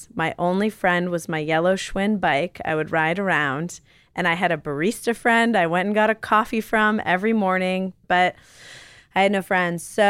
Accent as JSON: {"language": "English", "region": "New York", "country": "United States", "tie": "born or raised there", "said": "I grew up on the Upper East Side. So we were like going to church on Fifth Avenue, get all dressed up."}